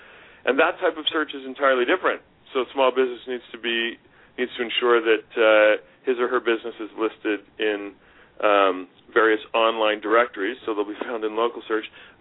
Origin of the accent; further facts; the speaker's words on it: the West, United States; You know, I grew up in the West, went to school at the University of Pennsylvania on a Navy scholarship.